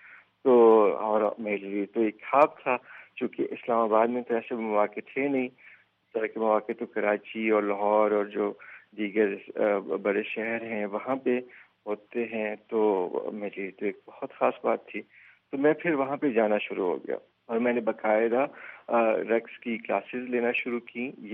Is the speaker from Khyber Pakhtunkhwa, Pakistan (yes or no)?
yes; Kohat, Khyber Pakhtunkhwa, Pakistan; born there; میں کوہاٹ کے خٹک قبیلے میں پیدا ہوا, اور یہ 80 کی دہائی کی بات ہے, اور ہمارا تعلق جس خاندان سے ہے وہ پچھلے زمانے میں خٹک قبیلے کا سردار رہ چکا ہے